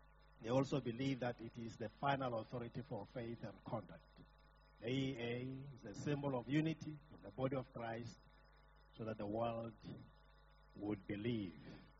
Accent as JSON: {"language": "English", "country": "Botswana", "lives_now": "Nairobi, Kenya", "said": "I am a citizen of Africa, but I'm from Botswana. Now residing in Nairobi, Kenya, on the assignment."}